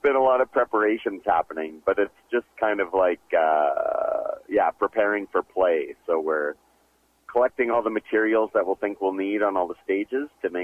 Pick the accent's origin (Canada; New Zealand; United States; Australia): Canada; Calgary, Alberta; I was really lucky actually growing up in Calgary